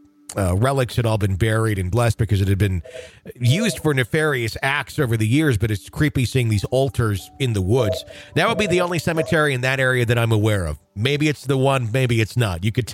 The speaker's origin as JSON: {"language": "English", "region": "Wisconsin", "country": "United States", "tie": "born or raised there"}